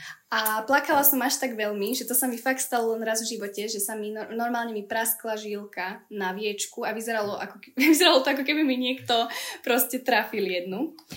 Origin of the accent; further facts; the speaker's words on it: Žiar nad Hronom, Banská Bystrica Region, Slovakia; Potom bolo vlastne kolo, že všetky stredné školy u nás v Žiari, tam som sa tiež umiestnila